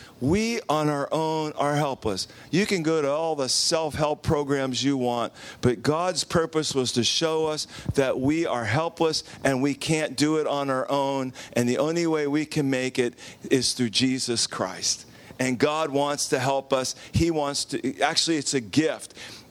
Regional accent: New Jersey, United States; Yeah, I was raised in Jersey. I know how to walk.

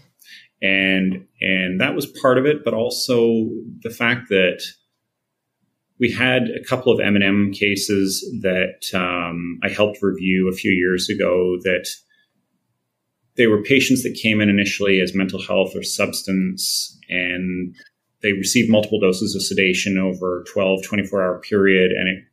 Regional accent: Vancouver, British Columbia, Canada; also born or lived in Ontario / Quebec; And I'm originally from Vancouver and did a lot of my training in sort of central Canada and Ontario and Quebec, and then managed to make my way back out west a few years ago.

